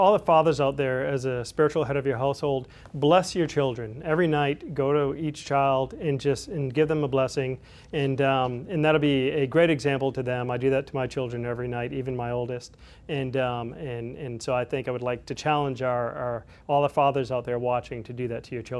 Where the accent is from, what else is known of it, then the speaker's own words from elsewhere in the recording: Maine, United States; moved away as an adult; I was actually from Maine originally, and came down to visit him to just spend a summer before I went to graduate school.